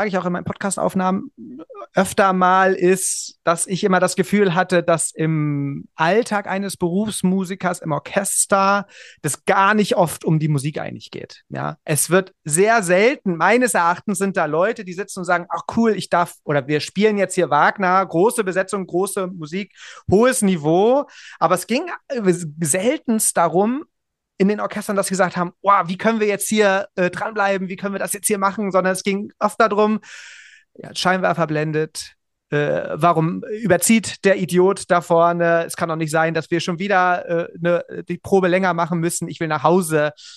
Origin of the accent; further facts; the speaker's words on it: Germany; Ja, ich bin in Deutschland geboren und auch sozialisiert.